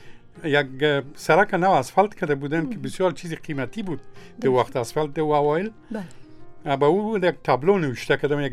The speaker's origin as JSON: {"language": "Persian", "country": "Afghanistan", "said": "مملکت ما افغانستان و من از ملت افغان و قوم من تاجک، ازبک، پشهی، نورستانی، خیرگزی"}